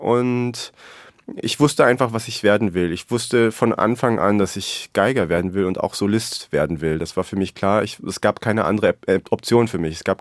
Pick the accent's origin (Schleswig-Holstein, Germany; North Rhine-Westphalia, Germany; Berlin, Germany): Berlin, Germany; Ich bin ganz kurz vor der Wende geboren in West-Berlin und bin auch zur Grundschule gegangen in West-Berlin.